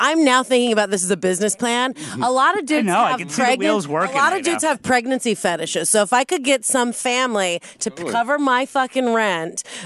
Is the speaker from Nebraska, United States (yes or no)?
yes; Nebraska, United States; born there; because I was born in Nebraska.